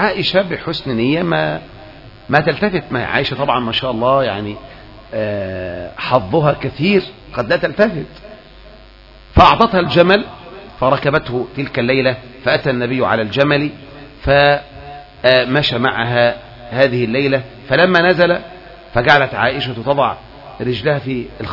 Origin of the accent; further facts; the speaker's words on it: Egypt; بلدنا مصر